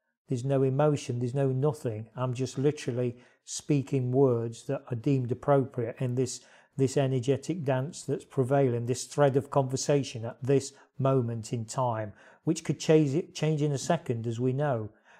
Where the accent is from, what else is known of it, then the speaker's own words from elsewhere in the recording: United Kingdom; you're an American lady and I'm a British stroke European guy